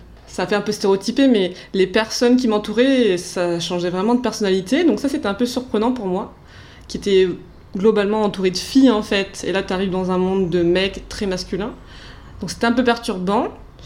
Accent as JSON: {"language": "French", "country": "Réunion", "said": "je viens des îles de la Réunion, donc aller à Clermont-Ferrand avec la neige, c'est un peu hard."}